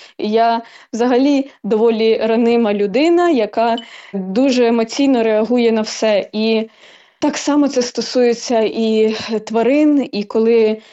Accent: Kharkiv, Kharkiv Oblast, Ukraine; Хоча я народилась в Харкові і вже 20 років тут живу, і ніколи далеко звідси не їхала, завжди тут.

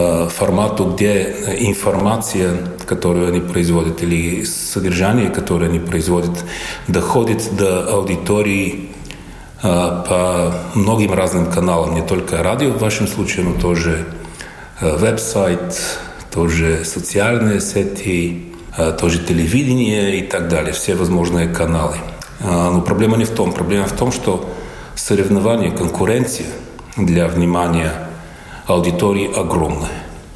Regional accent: Bulgaria; Я из Болгарии

